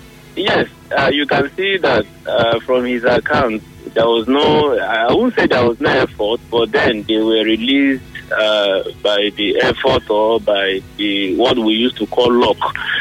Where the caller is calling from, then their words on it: Port Harcourt, Rivers, Nigeria; I'm calling from Port Harcourt.